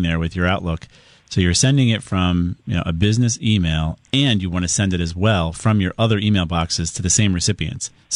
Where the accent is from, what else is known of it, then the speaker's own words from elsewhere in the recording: Connecticut, United States; We're from Connecticut.